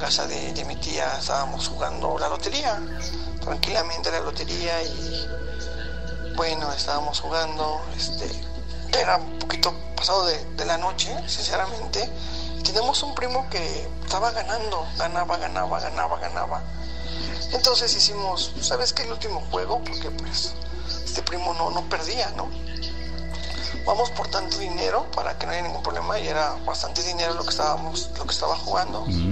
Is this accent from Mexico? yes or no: yes; Zumpango, State of Mexico, Mexico; soy de aquí de Zumpango, Estado de México.